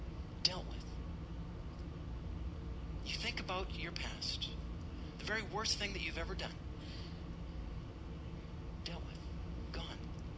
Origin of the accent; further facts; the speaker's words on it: Calgary, Alberta, Canada; Well, I remember I grew up in Malin Heights, so just south of the airport, and this is way back when the very first jumbo jet came and landed at the Calgary airport.